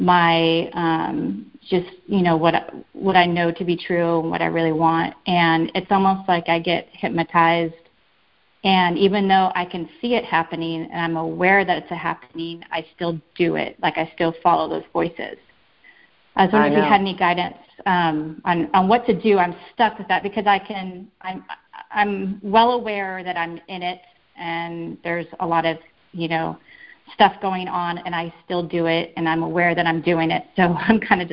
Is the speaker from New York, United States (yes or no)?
no; Chico, California, United States; I'm from Chico, California.